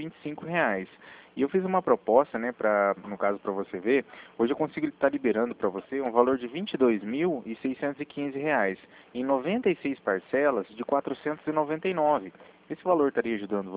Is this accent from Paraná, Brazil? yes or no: yes; Cornélio Procópio, Paraná, Brazil; Eu sou de Cornélio Procópio, Joloedes, do Paraná, aqui, próximo a Londrina.